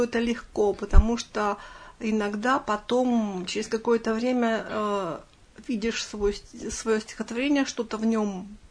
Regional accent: Nizhny Tagil, Sverdlovsk Oblast, Russia; мой родной город Нижний Тагил.

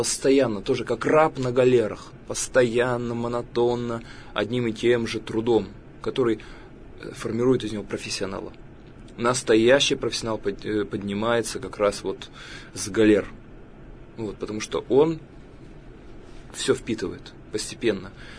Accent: Russia; born there; я родился в России, в русскоязычной семье

